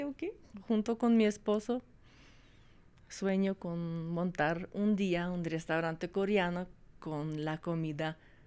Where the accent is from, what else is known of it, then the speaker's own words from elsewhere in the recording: Uzbekistan; Spanish is a second language; now in Colombia; Soy media coreana, media bielorrusa. Mi papá es coreano, mi mamá es bielorrusa. Y yo nací y crecí en Uzbekistán.